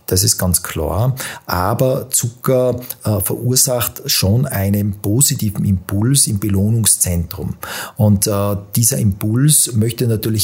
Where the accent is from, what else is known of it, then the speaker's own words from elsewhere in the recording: Tyrol, Austria; born there; now in Vienna, Austria; bin gebürtiger Tiroler, lebe seit vielen Jahren in Wien